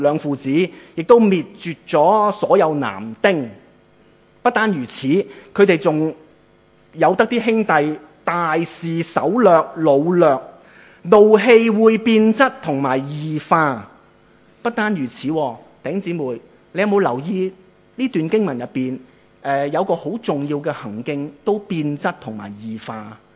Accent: Chaozhou, Guangdong, China; 我是一个潮州裔的家庭长大的潮州人

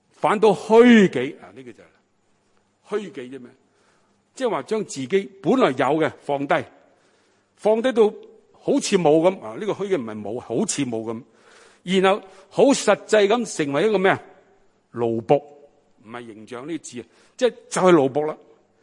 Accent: China

